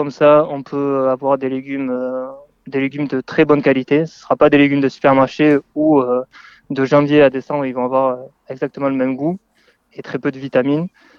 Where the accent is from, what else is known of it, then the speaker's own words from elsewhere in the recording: Castres, Occitanie, France; moved away as an adult; also born or lived in England / Switzerland; j'ai fini par l'apprentissage en brevet professionnel pendant 2 ans chez moi à Castres, à côté de Toulouse. Et à 19 ans, je suis parti juste après l'apprentissage.